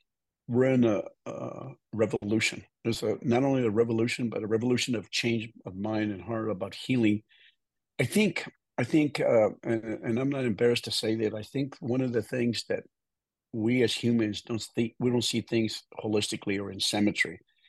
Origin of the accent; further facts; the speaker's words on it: New Mexico, United States; I grew up in New Mexico, and I grew up in town, like Gabe Brown.